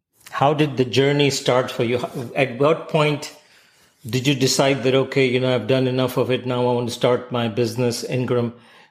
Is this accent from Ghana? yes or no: no; Hong Kong; now in United States; I came from Hong Kong. My parents are from Pakistan. We lived in Hong Kong